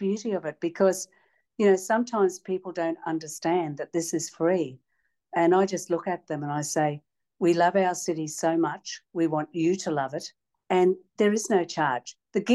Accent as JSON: {"language": "English", "town": "Brisbane", "region": "Queensland", "country": "Australia", "tie": "born or raised there", "said": "because I was born and bred in Brisbane, right back to when I was a child"}